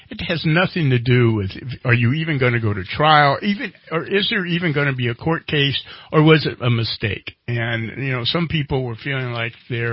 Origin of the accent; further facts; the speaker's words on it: Midwest, United States; I have to admit, growing up in the Midwest, it's near and dear to my heart.